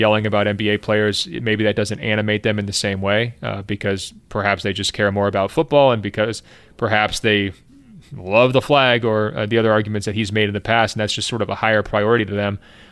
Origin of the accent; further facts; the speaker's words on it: Hong Kong; I'm from Hong Kong, and that has essentially been our daily existence for most of the past 12 months